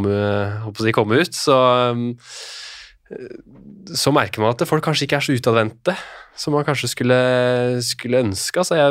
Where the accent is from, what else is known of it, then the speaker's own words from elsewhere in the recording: Trysil, Innlandet, Norway; now in Oslo, Norway; Jeg er jo fra Trysil, hvor man møter, man kan løpe en hel måned uten å møte folk omtrent